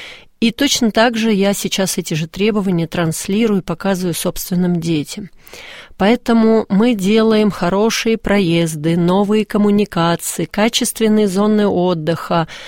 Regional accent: Moscow, Russia; я родилась и выросла в Москве, несмотря на то, что мое детство прошло прям совсем неподалеку от вашего офиса, от вашей студии, я жила на Донской улице

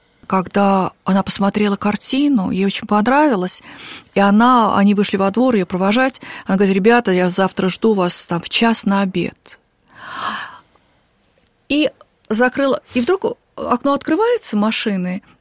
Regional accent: England, United Kingdom; also born or lived in other countries; Я дочка посла. Я выросла за границей, в Англии. И дальше с родителями в других странах.

